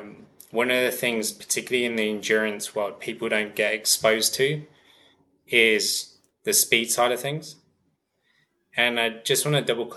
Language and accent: English; England, United Kingdom; growing up in England